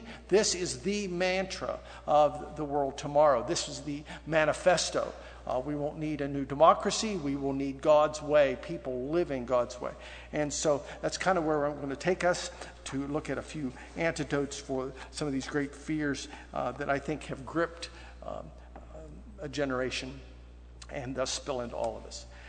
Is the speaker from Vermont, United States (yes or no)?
no; California, United States; I says, "It's liquid sunshine. We're from Southern California. Let it rain."